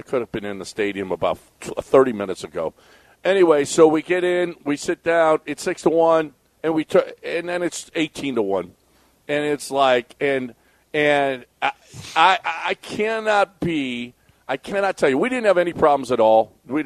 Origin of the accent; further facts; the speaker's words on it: Houston, Texas, United States; I was playing poker with him, and I said to him, hey, I'm from Houston, and, you know, and, yeah, we, you know, that was a lot of fun.